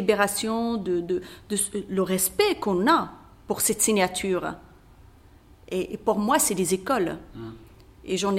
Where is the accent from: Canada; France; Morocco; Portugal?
Morocco; moved away; ce que je vois chez moi au Maroc, hein. Et quand je suis venue ici